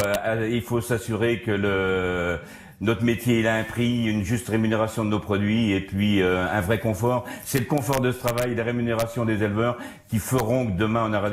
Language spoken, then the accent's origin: French; Pays de la Loire, France; C'est ce qu'on fait chez moi à Vendée avec une marque qu'on a créée il y a 3 ans maintenant, Juste et Vendéen